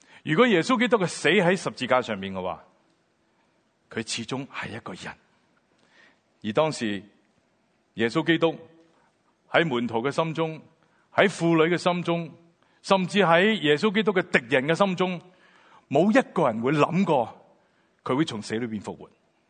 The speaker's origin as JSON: {"language": "Chinese", "country": "China", "said": "我们中国人喜欢拜神，初一十五去拜神"}